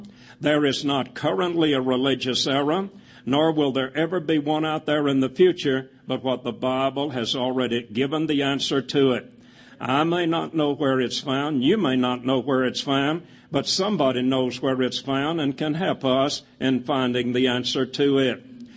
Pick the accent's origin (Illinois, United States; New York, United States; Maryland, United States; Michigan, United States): Michigan, United States; Lansing; I remember that he came to my hometown of Lansing, Michigan. My folks were living in that Michigan city at that time.